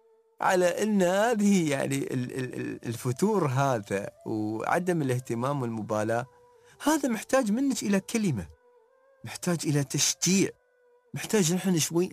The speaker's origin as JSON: {"language": "Arabic", "country": "United Arab Emirates", "said": "نحن كعوائل إماراتية"}